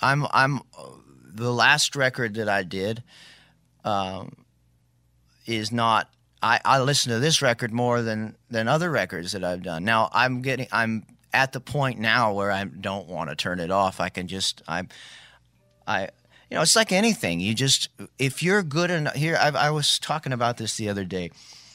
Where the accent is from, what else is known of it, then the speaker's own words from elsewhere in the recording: Hawaii, United States; which I grew up in Maui.